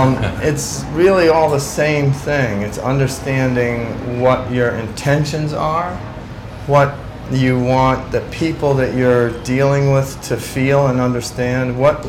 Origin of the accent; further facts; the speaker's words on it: United States; also born or lived in Massachusetts; I was born outside of Boston. I grew up outside of Manhattan.